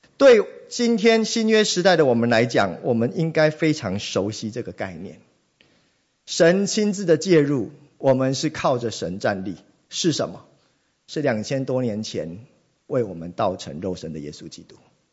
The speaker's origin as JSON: {"language": "Chinese", "country": "Taiwan", "accent": "Taiwanese", "said": "各位你知道台湾人讲话跟某一些地区的人讲话其实不太一样的，我们恩恩不分，对不对？"}